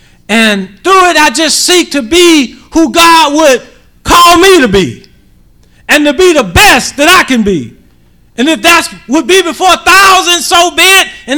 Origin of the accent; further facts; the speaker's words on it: Mobile, Alabama, United States; See, I'm from Mobile, Alabama